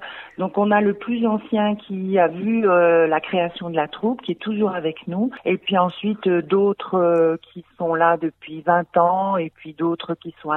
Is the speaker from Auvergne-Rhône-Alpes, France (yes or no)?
yes; Neuvecelle, Auvergne-Rhône-Alpes, France; Sur Neufcelles, on a aussi notre groupe de fans, puisque nous sommes de Neufcelles, on est quand même bien connus dans la commune.